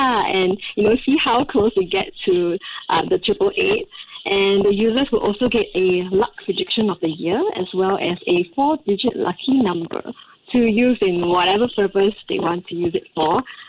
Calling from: Japan; I'm calling here from Japan.

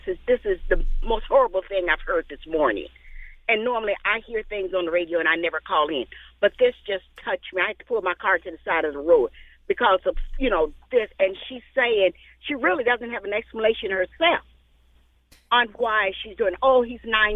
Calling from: Lake Forest, Illinois, United States; I'm calling from Lake Forest, Illinois.

